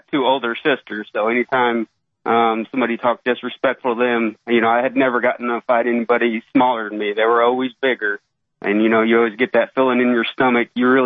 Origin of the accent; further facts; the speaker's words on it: Kansas City, United States; Yeah, I'm from Kansas City, and, you know, we had a lot of gangs that we went to school with.